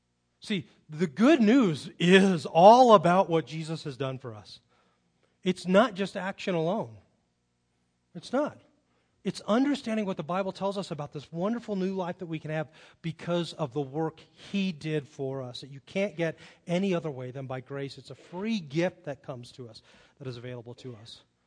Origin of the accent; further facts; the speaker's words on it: Carmel Valley, California, United States; also born or lived in Phoenix; I grew up in Carmel Valley, California. And so I started to go to church when I was in high school.